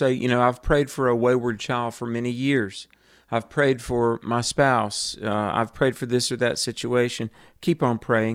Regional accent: Greensboro, North Carolina, United States; It's going to be in North Carolina, my home state of Greensboro, North Carolina.

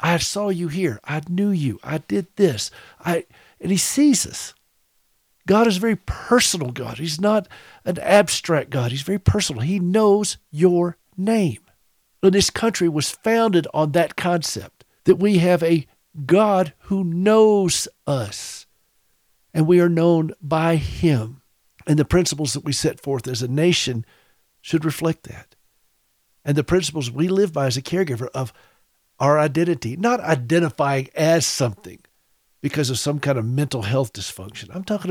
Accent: United States; I don't say I'm a Montana American. I'm an American.

